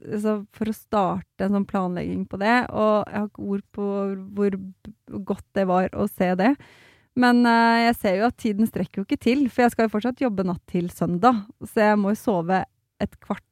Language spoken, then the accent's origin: Norwegian; Slemmestad, Akershus, Norway; Jeg vet det, men jeg er fra Slemmestad, og jeg er stolt av det.